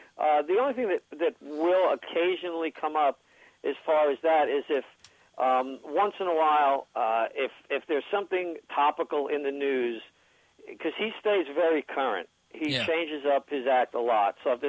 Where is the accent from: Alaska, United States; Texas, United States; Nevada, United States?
Nevada, United States; Las Vegas; like the fact that I come from Vegas, that I'm, you know, I'm a Vegas act